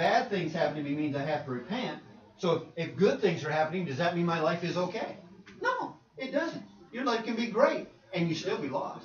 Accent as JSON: {"language": "English", "country": "Canada", "said": "Of course, I'm from Canada."}